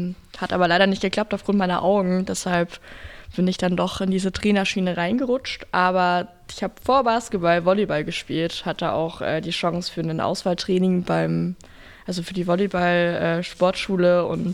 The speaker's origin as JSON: {"language": "German", "town": "Dresden", "region": "Saxony", "country": "Germany", "lives_now": "Erfurt, Germany", "said": "Ich bin 21 Jahre alt. Ich komme ursprünglich aus Dresden, bin jetzt aber nach Erfurt gezogen"}